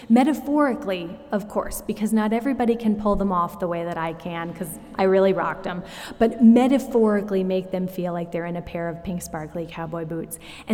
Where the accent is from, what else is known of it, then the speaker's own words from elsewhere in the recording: Arizona, United States; I grew up in Arizona.